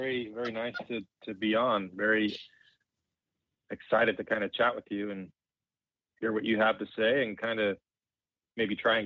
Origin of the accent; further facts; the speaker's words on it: Idaho, United States; So I always loved to watch films, but I grew up in Idaho.